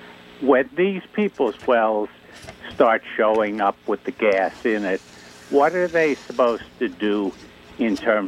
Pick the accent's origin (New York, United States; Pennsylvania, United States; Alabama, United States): Pennsylvania, United States; And I grew up in the Lackawanna Valley